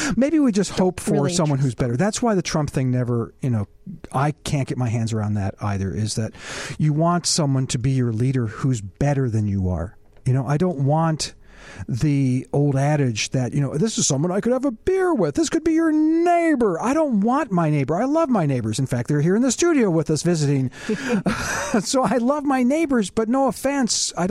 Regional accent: United States; I'm an American. And this is making me crazy. I happen to love my country.

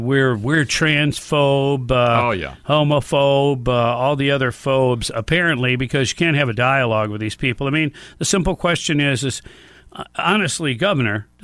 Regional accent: Michigan, United States; Look, you know, I grew up in Michigan a long time ago, and the schools at that point, honestly, were very good.

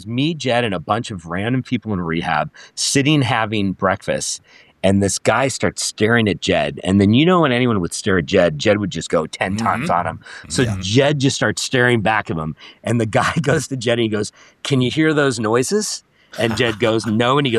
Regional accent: Los Angeles, California, United States; I grew up in Hollywood, I grew up on K-Rock, I'd go to concerts every week

